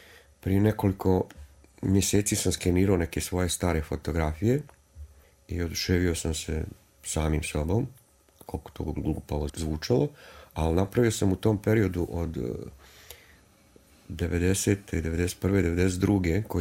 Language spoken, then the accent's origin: Serbian; Banja Luka, Republika Srpska, Bosnia & Herzegovina; also born or lived in Sarajevo; otac je rođen u Sarajevu, ja sam rođen u Sarajevu, majka iz Banja Luke i otac je dobio posao u Banja Luci